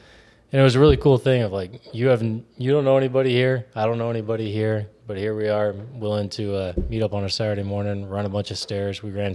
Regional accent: Boise, Idaho, United States; One was from Texas. And one was from Georgia, and I was from Boise. None of us belonged in Boston.

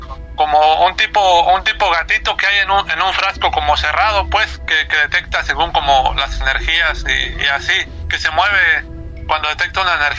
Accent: Querétaro, Mexico; now in San Diego, United States; le estoy hablando de San Diego, California, pero yo soy de allá de Querétaro, pues.

